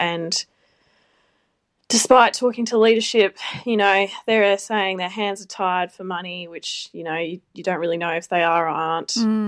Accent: Perth, Western Australia, Australia; I'm from Perth. Please don't hate me.

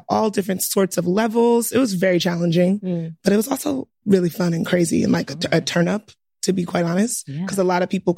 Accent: Brooklyn, New York, United States; I'm from Brooklyn. I'm a writer.

